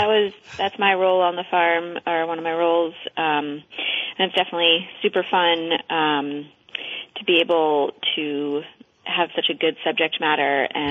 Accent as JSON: {"language": "English", "town": "Manhattan", "region": "New York", "country": "United States", "also_born_or_lived": "Vermont", "said": "I came from Manhattan, so no. I'd been in Vermont for about 10 years before that, but there was no farming blood in my lineage."}